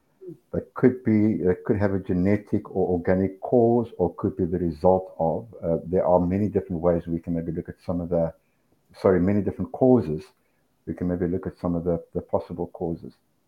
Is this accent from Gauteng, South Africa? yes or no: yes; Johannesburg, Gauteng, South Africa; moved away as an adult; now in Chiang Mai, Thailand; I am originally from South Africa, Johannesburg. I've been living and working in Thailand for 4 years now. And currently living in Chiang Mai, we've been here for 1 year